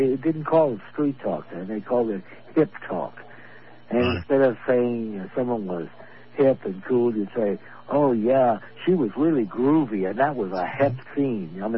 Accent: Hollywood, California, United States; born there; also born or lived in London; while I was living in London, everybody used to always talk to me about Hollywood because I was born in Hollywood

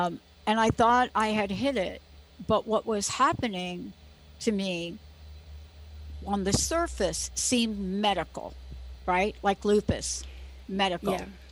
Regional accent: East Coast, United States; I'm from the East Coast. I don't even know what that means.

